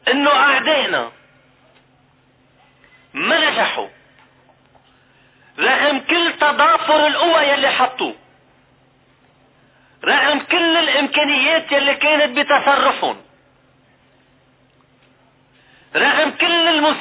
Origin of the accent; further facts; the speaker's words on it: Lebanon; كلنا سوا كلبنانيين احرار، كلنا سوا كلبنانيين مسؤولين عن مصيرنا